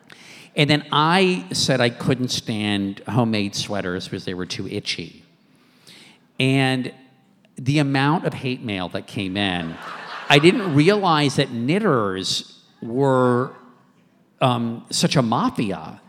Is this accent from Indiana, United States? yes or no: no; Maryland, United States; and I grew up in Maryland, and it all just seemed like shrouded in mystery.